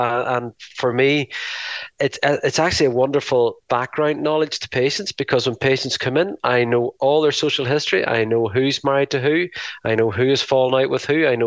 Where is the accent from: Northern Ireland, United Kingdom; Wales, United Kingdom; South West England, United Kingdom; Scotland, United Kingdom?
Northern Ireland, United Kingdom; Bellaghy; Ballaghy, which is the town where I grew up in as a child. So I'm the GP of the last 25 years or so in my hometown